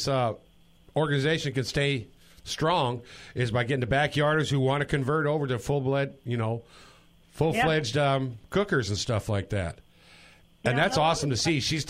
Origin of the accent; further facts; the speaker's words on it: Kansas City, United States; Hey, I could. I'm from the Kansas City, but I could cook moose.